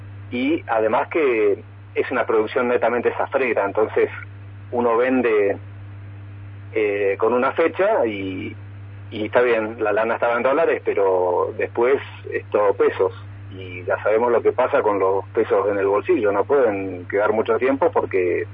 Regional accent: Argentina; nos ayuda como argentinos

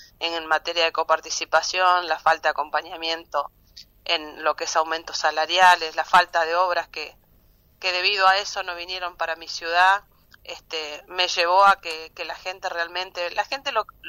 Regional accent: Plotier, Neuquén, Argentina; soy nacida y criada acá en Plotier, tengo una trayectoria como empleada municipal

